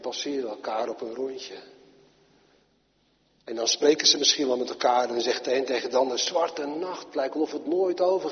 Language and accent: Dutch; Netherlands; Wij zijn Hollanders en die willen altijd alles oplossen.